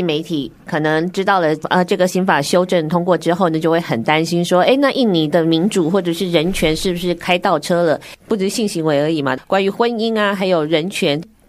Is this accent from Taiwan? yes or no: yes; Taiwan; 比如说像我们台湾人啊、台湾现在生活在一个比较开放的时代里面